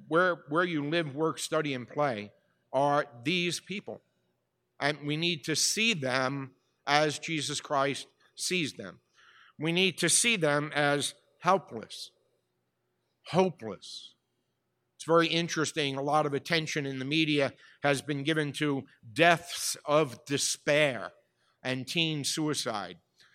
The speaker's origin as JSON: {"language": "English", "town": "Bronx", "region": "New York", "country": "United States", "tie": "born or raised there", "said": "When I was growing up in the Bronx, I knew everybody in my building"}